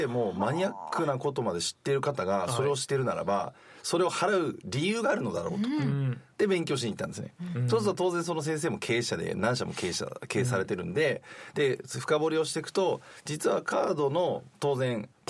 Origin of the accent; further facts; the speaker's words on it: Tohoku, Japan; also born or lived in Tokyo; 東京で生まれて実は東北の方で育って、だ物心ついたら東北でいて、